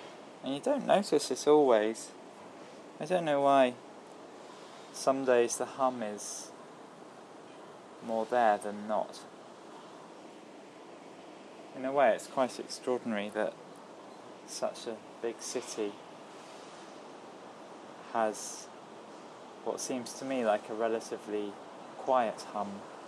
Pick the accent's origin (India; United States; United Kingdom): United Kingdom; West Midlands; set in Herefordshire, my hometown.